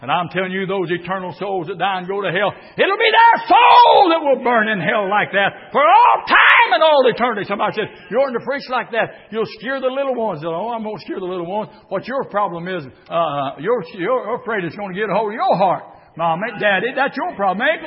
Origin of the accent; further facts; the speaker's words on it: United States; I back America. I'm an American.